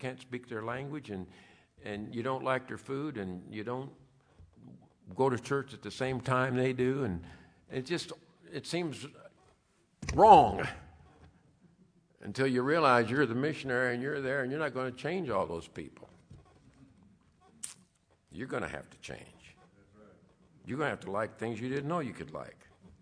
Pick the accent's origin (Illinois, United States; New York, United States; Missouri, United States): Missouri, United States; Kansas City; I'm from Kansas City. And I couldn't get enough of church.